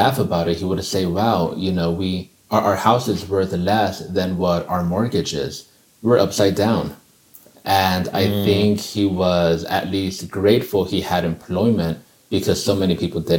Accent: Rogers, Arkansas, United States; I had a totally different upbringing than I think I would have had growing up in Los Angeles. Not to mention, buying a home in LA, even at the time, was more challenging than it is buying a home in Arkansas.

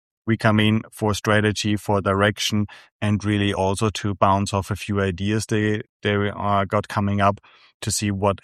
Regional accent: Austria; now in Madrid, Spain; So I'm originally from Austria, based in Spain, in Madrid.

